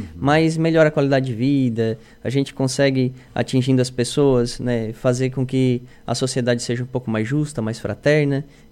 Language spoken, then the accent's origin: Portuguese; Içara, Santa Catarina, Brazil; Eu sou natural da Içara.